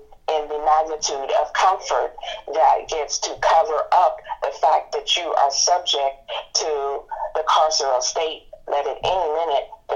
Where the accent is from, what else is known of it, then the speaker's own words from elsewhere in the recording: Oakland, California, United States; what I am is from West Oakland. And I know that we're hella poor down there